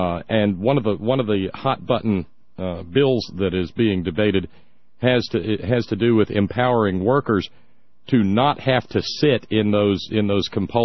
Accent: Alabama, United States; as I said earlier, Paul, I was raised in Alabama, and my dad had been a UMW coal miner up here and was an aluminum worker down South

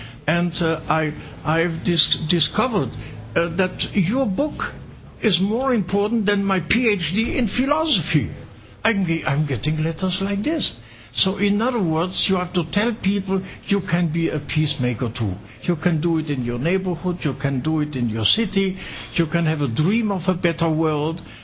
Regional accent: Grand Est, France; in my hometown, as I told you, I saw the border. I couldn't cross the Saar River because on the other side there were Germans.

